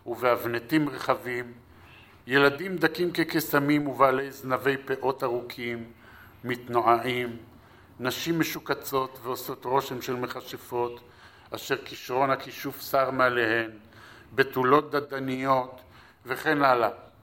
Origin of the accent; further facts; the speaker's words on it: Jerusalem, Jerusalem District, Israel; אני אגב ירושלמי ואני מאוד אוהב את ירושלים.